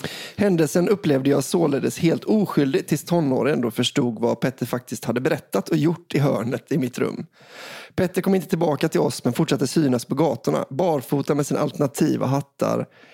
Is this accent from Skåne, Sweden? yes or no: yes; Skåne, Sweden; denna människa från en liten by i mitten av Skåne där jag växte upp